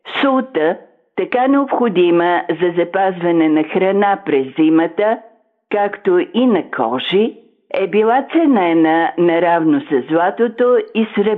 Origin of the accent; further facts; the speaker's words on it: Plovdiv, Plovdiv Province, Bulgaria; Нали съм пловдивчанка